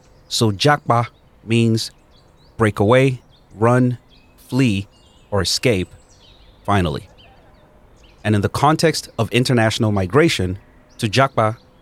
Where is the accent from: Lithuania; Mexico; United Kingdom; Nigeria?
Nigeria; now in United States; As a Nigerian that relocated to the U.S. myself, I understand the motives of many who wish to leave the country.